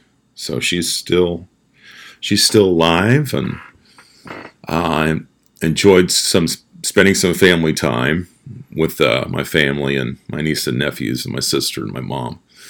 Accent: Anderson, Indiana, United States; And I grew up in Anderson, Indiana.

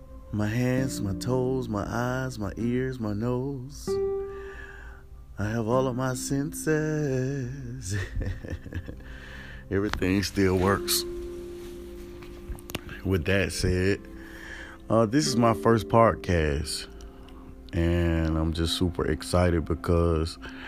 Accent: East Point, Georgia, United States; born there; I was born in East Pont.

